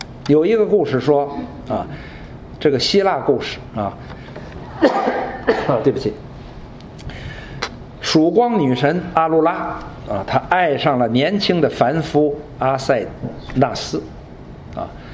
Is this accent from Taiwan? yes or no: no; China; 尤其是在我们中国人的这个群体里边，因为我们的文化里的神是跟圣经里边所启示的这位神是相当不同啊。